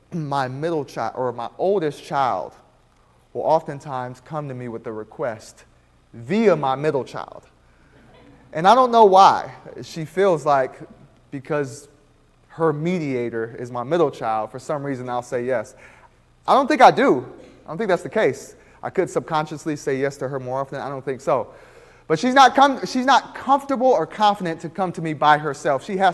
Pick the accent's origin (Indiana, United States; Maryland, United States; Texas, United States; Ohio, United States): Texas, United States; wife and I, as Texans, what we say, or I guess we can now officially be qualified as Californians, but we come from Texas